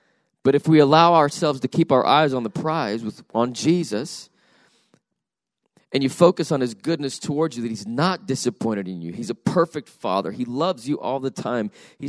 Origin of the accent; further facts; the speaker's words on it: Salt Lake City, Utah, United States; I'm from Salt Lake City, Utah.